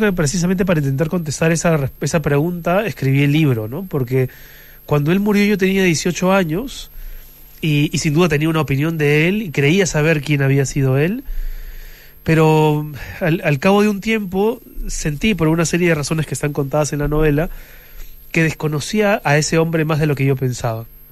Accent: Peru; muchos de los libros que se han escrito fuera del Perú han resultado decisivos para entender quiénes somos los peruanos.

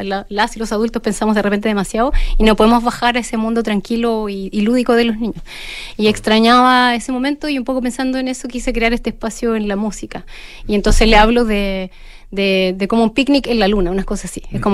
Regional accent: Chile; Fuimos dos chilenas finalistas

